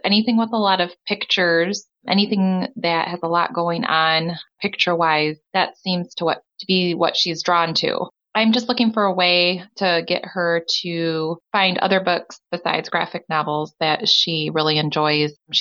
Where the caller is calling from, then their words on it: Michigan, United States; I am from Michigan.